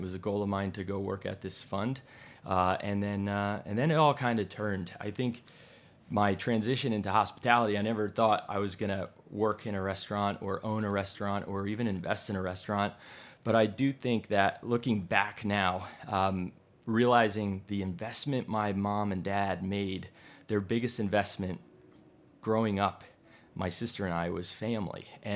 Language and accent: English; New Jersey, United States; And I grew up in New Jersey, the Jersey Shore, went to school at University of Virginia.